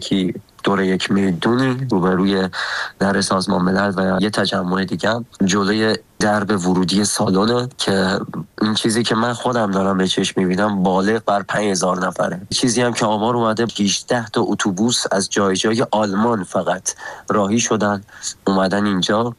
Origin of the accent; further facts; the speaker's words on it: Tehran, Tehran Province, Iran; born there; 25 سالمه، متولد تهرانم.